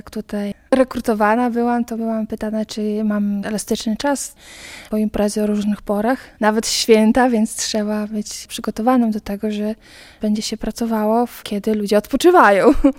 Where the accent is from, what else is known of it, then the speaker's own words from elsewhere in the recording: Białystok, Podlaskie Voivodeship, Poland; Jestem córką osób, które są związane ze wsią. na Podlasiu, ale równocześnie tato plus jego rodzice kupili dom w Białymstoku. I właśnie wychowywałam się przy Jurowieckiej.